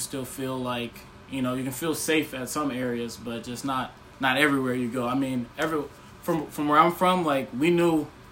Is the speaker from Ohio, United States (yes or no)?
no; Atlanta, Georgia, United States; also born or lived in South Carolina; So being born, I was born in South Carolina, lived there for like 4 years, and then I've just been on the move ever since then. I mean, starting off living in Georgia, I was in like the countryside for a couple years, and then finally moved to Metro Atlanta